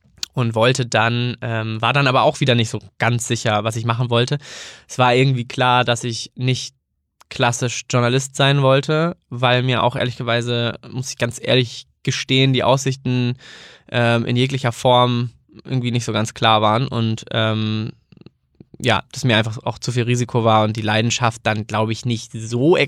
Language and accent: German; Schleswig-Holstein, Germany; moved away as an adult; Nee, ich komme eigentlich aus der Nähe von Kiel und bin dann nach dem Abi nach Bremen gegangen